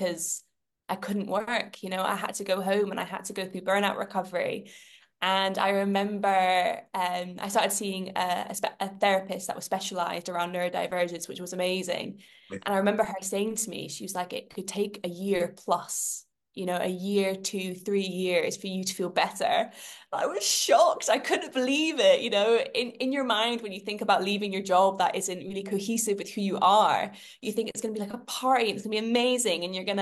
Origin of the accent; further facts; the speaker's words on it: Scotland, United Kingdom; I am from Scotland originally.